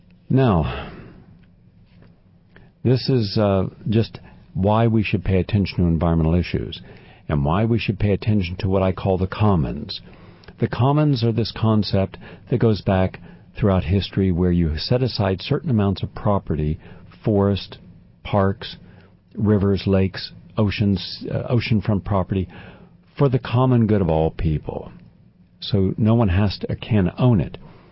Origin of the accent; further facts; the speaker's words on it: West Virginia, United States; I'm from West Virginia. You ever gone through the Appalachians?